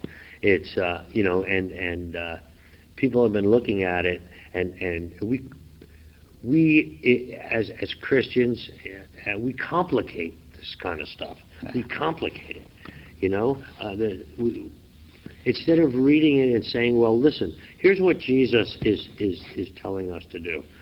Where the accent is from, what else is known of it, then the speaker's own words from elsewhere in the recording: Newark, New Jersey, United States; You know, I grew up in Newark, New Jersey. And every now and then my wife will say, ooh, that Newark, New Jersey boy is coming out of you, right?